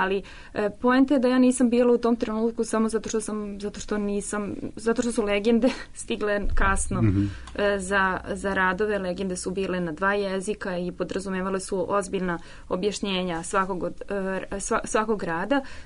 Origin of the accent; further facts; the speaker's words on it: Serbia; da ja budem instrumentalizowana kao i Srpkinja koja radi za Ministarstvo kulture Albanije u tom trenutku.